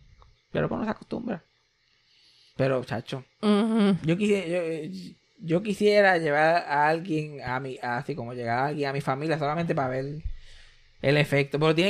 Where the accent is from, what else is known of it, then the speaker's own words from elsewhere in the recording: Puerto Rico; No somos una familia puertorriqueña súper normal.